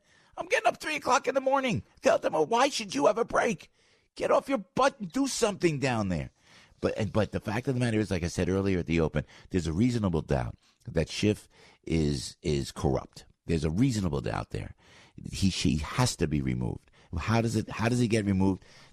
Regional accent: United States; What's puzzling and frustrating for me as an American, there's nobody overseeing this.

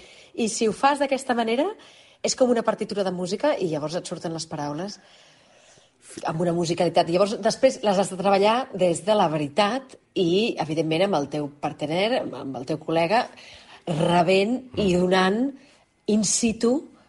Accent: Catalonia, Spain; first language Catalan/Spanish; I la meva llengua materna és el català i el castellà. Veus, faig una espècie de barreja ben estranya.

